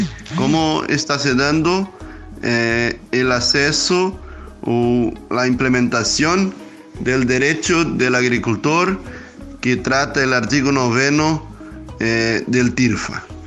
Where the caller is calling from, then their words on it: Brazil; Un saludo especial desde Brasil. … Soy dirigente del Movimiento de Pequeños Agricultores y también como campesino.